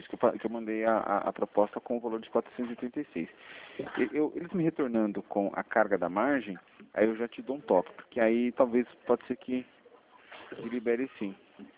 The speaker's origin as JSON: {"language": "Portuguese", "country": "Brazil", "said": "eu não vou desistir, eu sou brasileiro. Desisto nunca."}